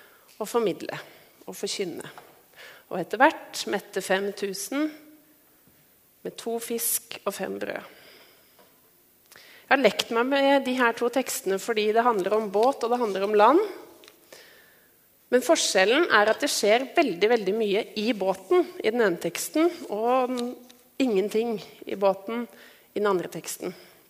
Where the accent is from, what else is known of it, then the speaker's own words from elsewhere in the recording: Sørumsand, Akershus, Norway; now in Oslo, Norway; jeg bor i Oslo og ser jo aldri sauer. Jeg ikke Oslo-jente, jeg kommer fra Sørumsand, der har vi også dyr.